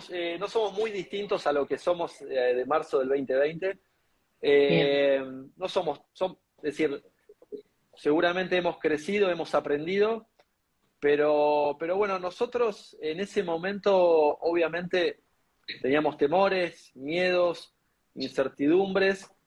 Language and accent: Spanish; Mar del Plata, Buenos Aires Province, Argentina; más allá de que nosotros venimos de Mar del Plata